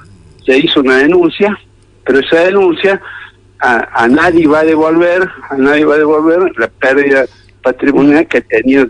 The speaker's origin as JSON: {"language": "Spanish", "country": "Argentina", "said": "como argentino"}